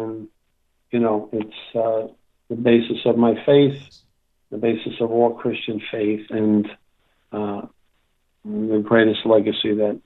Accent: Queens, New York, United States; I was born and raised in Queens and moved out here as when I was about 18 or 19 years old as a freshman at St. John's.

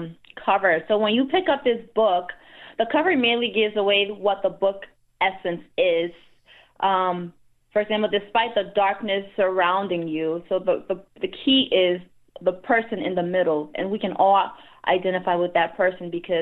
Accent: Liberia; born there; moved away; So I was born in West Africa, Liberia. During the Liberian Civil War, I came here in 2001 as a refugee

